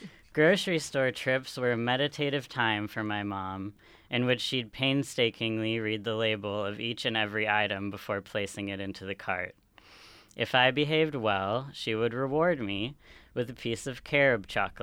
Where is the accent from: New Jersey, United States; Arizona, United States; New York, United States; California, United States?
California, United States; So my story, I'm from California